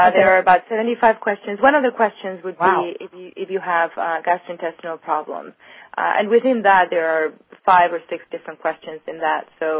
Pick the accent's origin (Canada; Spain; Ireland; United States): Spain; I remember growing up in Spain